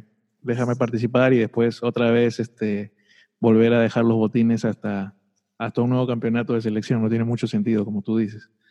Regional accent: Peru; Yo soy peruano, pero tengo mucho tiempo viviendo en tu país y soy fanático del fútbol.

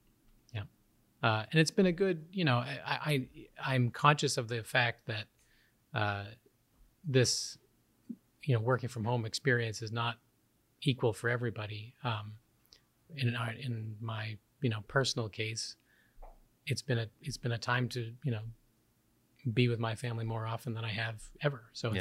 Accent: Massachusetts, United States; I grew up in Massachusetts. I would go on field trips to the Museum of Fine Art in Boston, or the Isabella Stewart Gardner.

